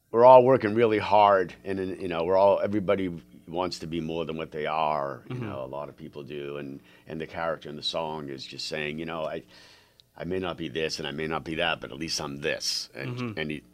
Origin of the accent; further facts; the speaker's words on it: Massachusetts, United States; because I am from Massachusetts mm-hmm. originally.